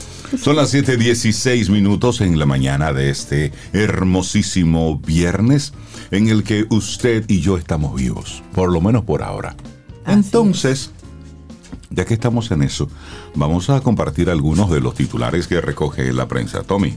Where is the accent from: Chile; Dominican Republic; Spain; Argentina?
Dominican Republic; now in United States; Soy dominicano, tengo cédula. Sí, vivo en Estados Unidos.